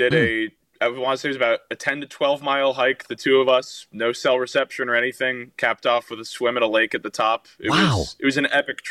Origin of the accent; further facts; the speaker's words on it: California, United States; I was a big Warriors fan growing up in the Bay Area.